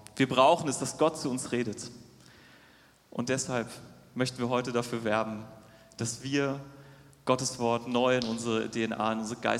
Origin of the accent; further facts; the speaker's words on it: Cologne, North Rhine-Westphalia, Germany; Was vielleicht noch nicht alle hier wissen, ich bin gebürtiger Kölner.